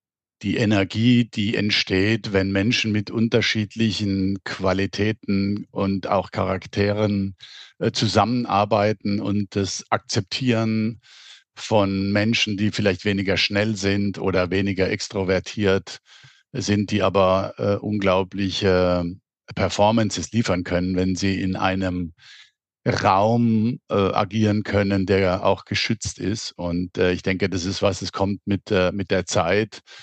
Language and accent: German; Germany; Ich bin ja in Baden aufgewachsen, in Südhessen.